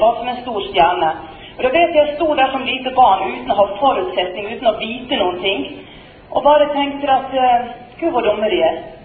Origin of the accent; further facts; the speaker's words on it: Western Norway, Norway; born there; Det var andre juledag, og jeg er født på Vestlandet, vi skulle på juletrefest.